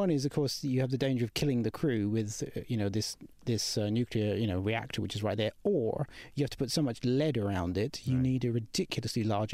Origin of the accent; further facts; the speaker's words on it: United Kingdom; as a British person